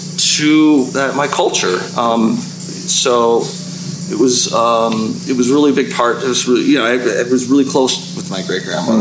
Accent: Dearborn, Michigan, United States; born there; Well, I was born in Dearborn, Michigan, 1978.

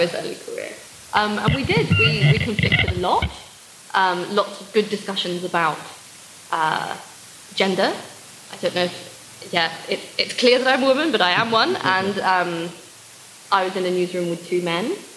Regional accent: England, United Kingdom; accent: English; I know how I sound. Yeah. Very English as well.

